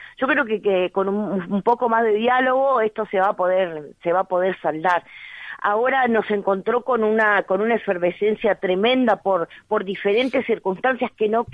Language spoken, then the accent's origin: Spanish; Fray Bentos, Río Negro, Uruguay; now in Montevideo, Uruguay; Yo soy de Fray Bentos.